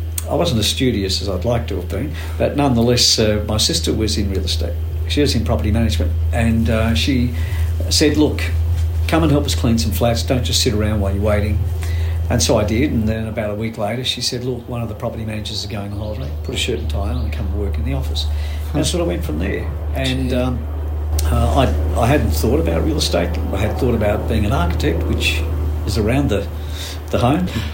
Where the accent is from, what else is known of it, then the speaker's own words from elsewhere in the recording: Crookwell, New South Wales, Australia; I went down into the big smoke because I grew up in Crookwell.